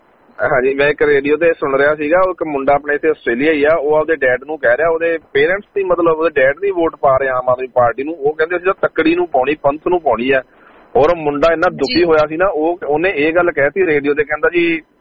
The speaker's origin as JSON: {"language": "Punjabi", "region": "Haryana", "country": "India", "tie": "born or raised there", "said": "ਅਸੀਂ ਹਰਿਆਣੇ ਤੋਂ ਆ, ਮੇਰਾ ਪਿੰਡ ਹਰਿਆਣੇ ਚ ਹੈ ਤੇ ਰਿਸ਼ਤੇਦਾਰੀ ਜਿੱਦਾਂ ਪੰਜਾਬ ਚ ਹੈ"}